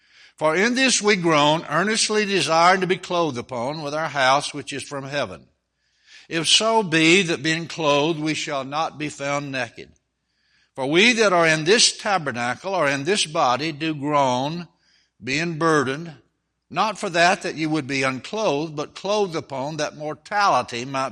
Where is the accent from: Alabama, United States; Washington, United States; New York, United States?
Alabama, United States; I was born and raised in Alabama.